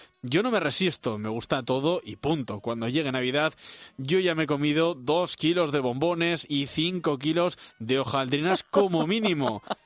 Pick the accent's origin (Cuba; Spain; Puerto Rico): Spain; Águilas, Region of Murcia; en un pueblo de pescadores como mi pueblo, Águilas, Murcia